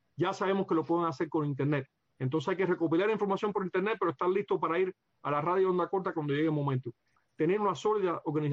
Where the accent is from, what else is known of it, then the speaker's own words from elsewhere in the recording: Cuba; va en contra de nuestra naturaleza como cubanos.